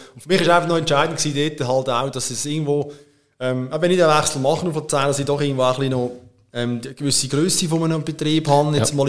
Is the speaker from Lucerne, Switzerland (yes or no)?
yes; Lucerne, Switzerland; für mich als Luzerner, ich wollte immer in Luzern bleiben, also wohnhaft, weil ich einfach zu gerne hier wohne.